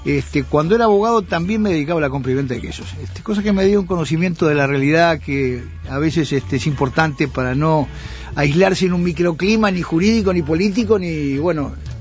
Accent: Nueva Helvecia, Colonia, Uruguay; moved away; En Nueva Albesia, donde nací y donde viví hasta que me vine a estudiar a Montevideo.

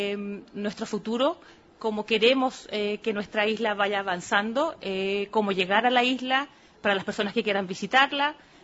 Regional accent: Punta Arenas, Magallanes, Chile; now in Falkland Islands; Yo soy de Punta Arenas originalmente, así que la diferencia no es mucha en el clima.

